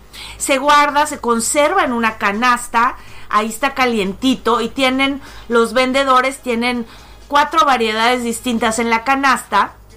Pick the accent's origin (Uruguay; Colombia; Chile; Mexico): Mexico; hay cosas que no se pueden dar de ninguna manera en nuestra cabeza como mexicanos